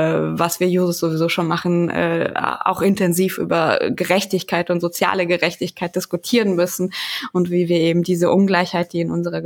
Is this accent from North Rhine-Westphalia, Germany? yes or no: no; Hesse, Germany; ich komme aus dem Wetteraukreis in Hessen